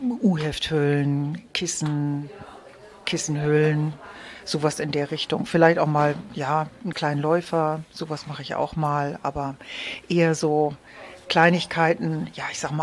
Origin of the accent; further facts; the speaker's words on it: Hamburg, Germany; Ich komme aus Hamburg